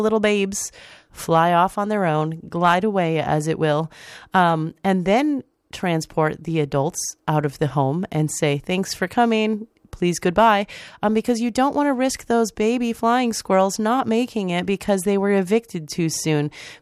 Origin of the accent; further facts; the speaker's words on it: Midwest, United States; I'm from the Midwest